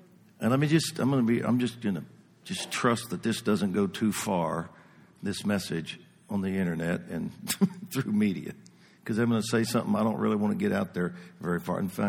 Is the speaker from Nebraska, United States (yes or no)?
no; Ohio, United States; I went back to Ohio and I ministered in my hometown.